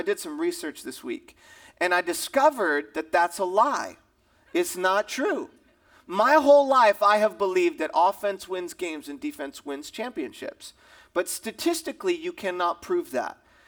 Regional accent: Michigan, United States; And then in the fall where I grew up in Michigan, we'd get the pads on and we'd go out for practice.

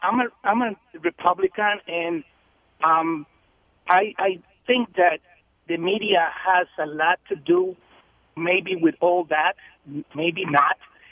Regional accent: Costa Rica; I'm from Costa Rica also, and I have a dual citizenship.

